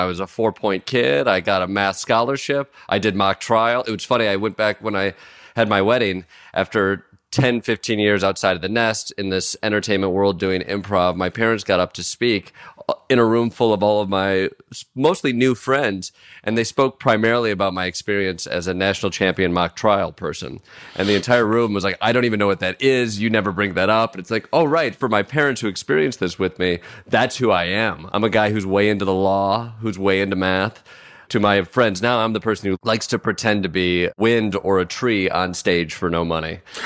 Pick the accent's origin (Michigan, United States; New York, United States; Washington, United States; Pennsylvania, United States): Michigan, United States; Kalamazoo; That's right. Yes. Kalamazoo, Michigan.